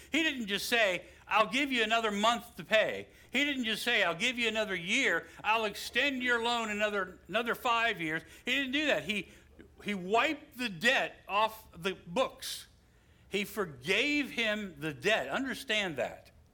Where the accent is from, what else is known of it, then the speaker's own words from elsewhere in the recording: West Virginia, United States; I'm not a mathematician. I grew up in West Virginia.